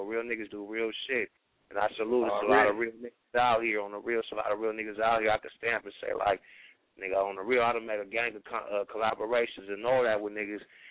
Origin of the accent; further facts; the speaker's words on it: West Coast, United States; I'm from the West. You know what I'm saying? My family from the South. I'm a West Coast nigga, but I got a southern hospitality. I'm a southern household baby.